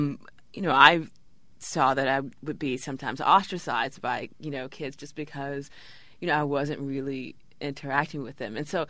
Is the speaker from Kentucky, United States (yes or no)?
yes; Louisville, Kentucky, United States; it was a sort of culture shock to go from, you know, this very sort of southern, growing up in Louisville, Kentucky, to, you know, sort of eastern sort of prep school